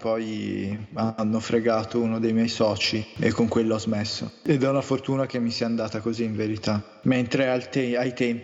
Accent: Milan, Lombardy, Italy; Sono nato e cresciuto a Milano. Sono stato fortunato di andare alla scuola internazionale che mi ha permesso di imparare l'inglese prima ancora dell'italiano

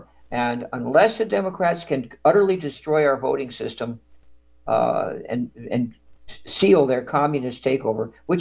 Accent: New York City, New York, United States; born there; I'm 73. I think he's 75. I was born in 48. He was born in 46. I was born in Manhattan.

